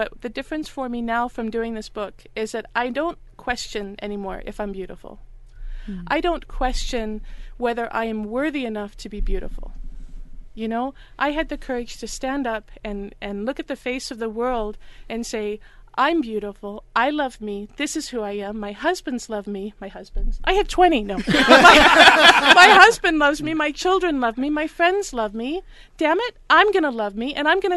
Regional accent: El Paso, Texas, United States; moved away; also born or lived in California; I grew up in all places. I grew up in El Paso, Texas, and then I moved to California because my sisters were in the San Francisco Ballet Company.

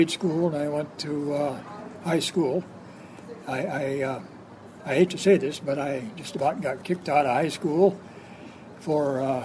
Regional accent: Minnesota, United States; born there; now in Tucson, United States; Well, I was born in Minnesota, about 50 miles southeast of Fargo, North Dakota.

